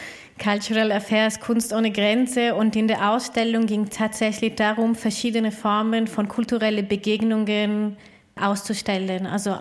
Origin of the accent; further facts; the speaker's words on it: Italy; Und persönlich als Italienerin bin ich oft ziemlich beleidigt auch hier.